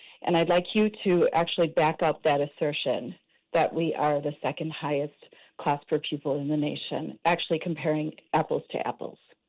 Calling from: South Burlington, Vermont, United States; I am calling from South Burlington, and like many towns and cities in our state, we are facing another challenging budget year for our public schools.

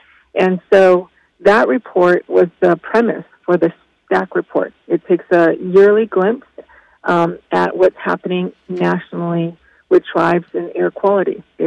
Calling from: Flagstaff, Arizona, United States; So I come to you from Flagstaff, Arizona, and it's appropriate that I honor and do a line acknowledgement.

